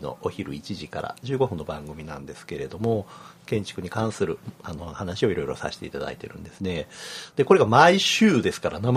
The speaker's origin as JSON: {"language": "Japanese", "region": "Kyoto", "country": "Japan", "tie": "born or raised there", "said": "生まれも育ちも京都上京でございまして、昭和45年の生まれになりますから今年で47歳という形になります。"}